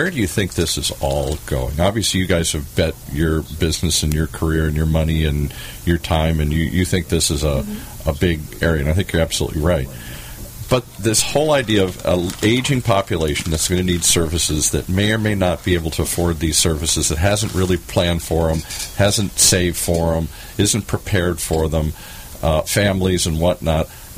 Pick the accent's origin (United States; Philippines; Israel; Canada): United States; Midwest; I'm from the Midwest too, and yeah, you took in grandma